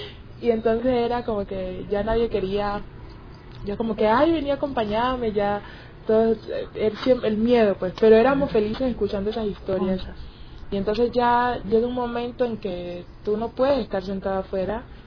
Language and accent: Spanish; Tumaco, Nariño, Colombia; yo nací y crecí en Tumaco, Nariño. Tumaco es parte, es zona costera, tenemos mar, playa, sol. Bueno, es un pueblo